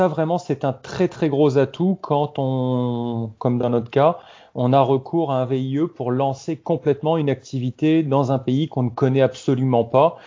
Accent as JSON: {"language": "French", "region": "Réunion", "country": "France", "tie": "born or raised there", "moved": "as an adult", "said": "en tant que Domiens, j'ai grandi à La Réunion, un parcours classique. Bon, moi, je suis parti après le bac parce qu'à l'époque, à La Réunion, il n'y avait pas énormément d'études supérieures, donc on partait tous après le bac pour aller faire nos études en métropole."}